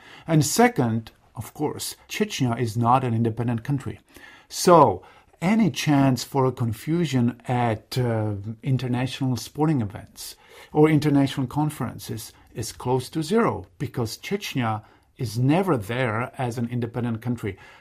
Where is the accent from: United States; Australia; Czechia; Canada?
Czechia; if you tell them I'm from the Czech Republic, they say, what? Then you say, I'm from Czechoslovakia, and that they know.